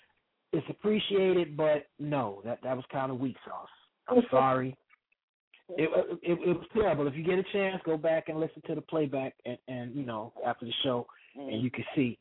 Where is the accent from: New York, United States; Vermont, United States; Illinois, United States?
Illinois, United States; Chicago; And I'm from Chicago, nigga.